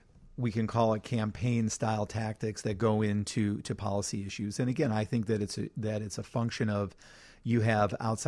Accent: Chicago, Illinois, United States; You say I'm from Chicago. Anybody that's been to Chicago says that is a great city.

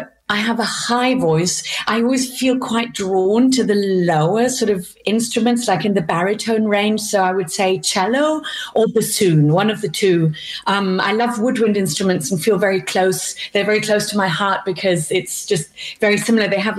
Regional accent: Vienna, Austria; also born or lived in Berlin, Germany; general influences that I had growing up in Vienna and Berlin.

